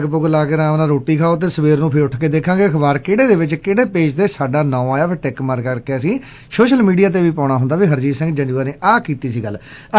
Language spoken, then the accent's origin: Punjabi; Majra Manna Singh, Punjab, India; ਅਮਲੋਹ ਦੇ ਨਾਲ ਮਾਜਰਾ ਮੰਨਾ ਸਿੰਘ ਪਿੰਡ ਆ, ਜਿਹਨੂੰ ਮਰਜ਼ੀ ਕੋਈ ਪੁੱਛ ਸਕਦਾ